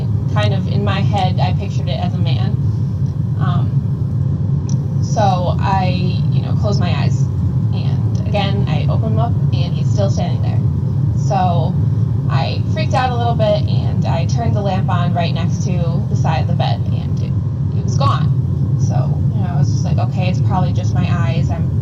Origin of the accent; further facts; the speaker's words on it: Connecticut, United States; So I'm 22. I'm from Connecticut.